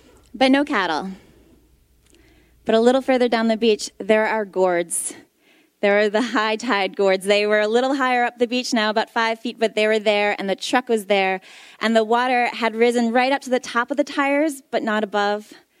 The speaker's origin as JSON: {"language": "English", "region": "New York", "country": "United States", "said": "So I'm from New York originally. And my dad lives in upstate New York"}